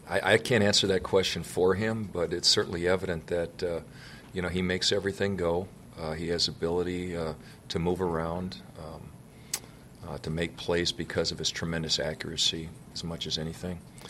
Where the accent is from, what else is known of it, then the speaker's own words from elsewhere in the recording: Midwest, United States; growing up in the Midwest, you know, I do have a foundation of understanding what these games mean because I've watched them my whole life.